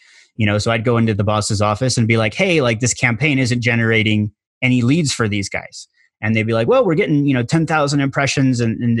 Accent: Indiana, United States; I'm from Indiana originally.

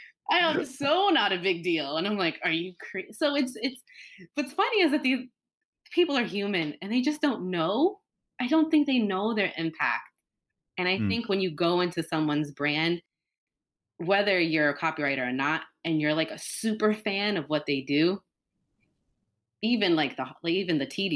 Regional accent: Brooklyn, New York, United States; I'm from Brooklyn, and sometimes I'm very Robert De Niro in my language.

